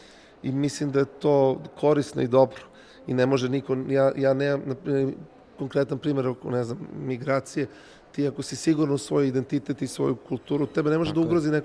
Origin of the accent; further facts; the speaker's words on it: Serbia; kod nas mnogi misle da smo mi preveliki autošovinisti kao Srbi